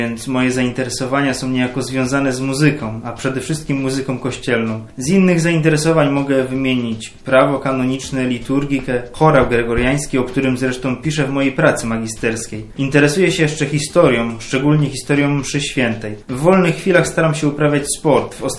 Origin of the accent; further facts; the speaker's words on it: Ostrzeszów, Greater Poland Voivodeship, Poland; pochodzę z parafii pod wezwaniem świętej Jadwigi Królowej w Ostrzeszowie, jestem na trzecim roku.